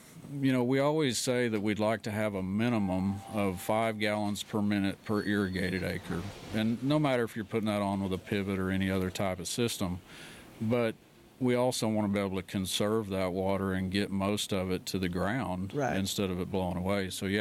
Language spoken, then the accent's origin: English; Sayre, Oklahoma, United States; It's growing up in Sayre. You know, that's where I was born and raised.